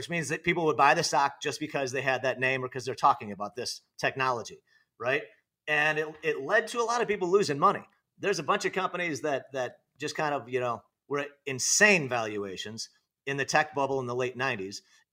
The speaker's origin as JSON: {"language": "English", "town": "Naperville", "region": "Illinois", "country": "United States", "tie": "born or raised there", "moved": "as an adult", "said": "I'm from, I grew up in Illinois, great town of Naperville, Illinois, Northern Illinois. And that's where I spent most of my life until 2011, when me and my wife moved to Arizona."}